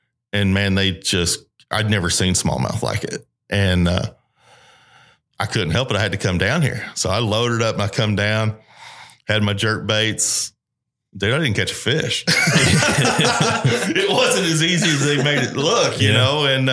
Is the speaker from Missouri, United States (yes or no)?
no; Illinois, United States; You know, like I said, I come from Southern Illinois. That's not one of the most sought after destinies for people to come trophy bass fish.